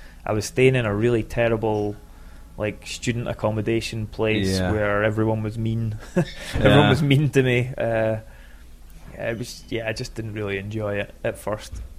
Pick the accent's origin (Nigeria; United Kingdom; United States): United Kingdom; Scotland; Oh, the swearing's fine. We're Scottish. That's part of the vocabulary.